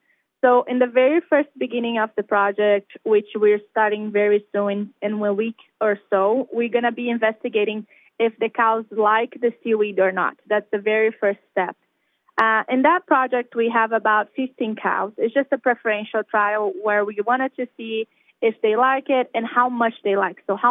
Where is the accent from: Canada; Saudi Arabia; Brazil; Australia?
Brazil; English is a second language; moved away as an adult; now in Oregon, United States; So you probably have picked that I have a little bit of accent. So I'm actually from Brazil. I grew up around animal my whole life.